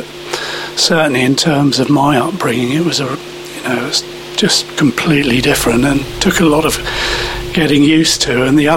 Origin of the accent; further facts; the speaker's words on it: Sevenoaks, South East England, United Kingdom; I grew up in Sevenoaks, touring school teams in those days.